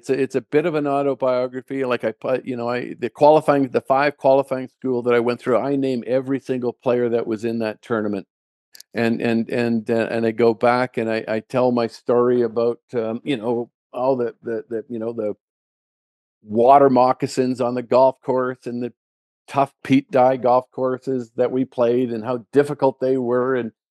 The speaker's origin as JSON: {"language": "English", "country": "Canada", "said": "It's in my country. It's the Canadian Amateur. I'm the Canadian, and I'm not going to allow him to win."}